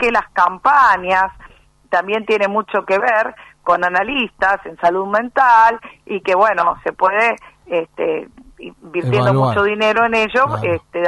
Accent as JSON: {"language": "Spanish", "country": "Argentina", "said": "si lo miramos desde nuestra mirada como argentinos"}